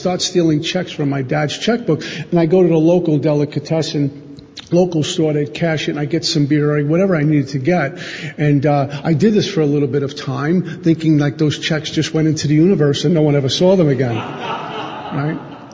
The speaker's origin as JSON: {"language": "English", "town": "Brooklyn", "region": "New York", "country": "United States", "tie": "born or raised there", "said": "They did all the things that you would do growing up in Brooklyn."}